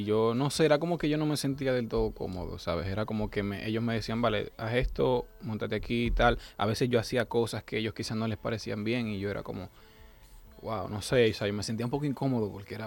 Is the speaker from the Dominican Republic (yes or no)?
yes; Dominican Republic; Como nosotros los dominicanos tenemos acento, ¿no? Hay letras que nos comemos y tal.